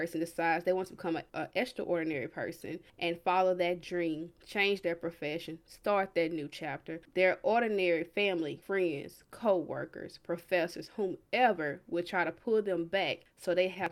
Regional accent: the South, United States; Now, me personally, I'm from the South.

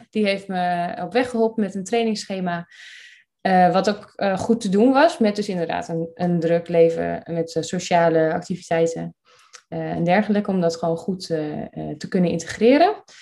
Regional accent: Groningen, Netherlands; now in Drachten, Netherlands; Ik woon in het mooie Drachten. Ik kom uit Groningen, dus daarin hebben we dan wel wat mooi gemeenschappelijks.

